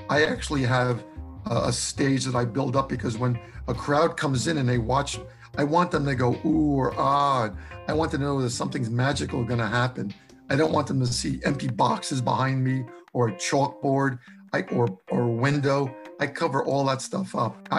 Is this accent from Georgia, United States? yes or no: yes; Atlanta, Georgia, United States; you know, I grew up in Atlanta, and in Atlanta, there is still a respect for people.